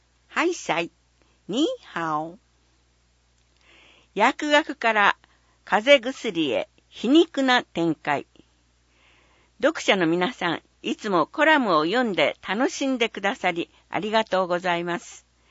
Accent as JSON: {"language": "Japanese", "region": "New Jersey", "country": "United States", "said": "私の出身地であるニュージャージー州が世界の薬箱とも呼ばれるほど製薬業や研究施設が発展している"}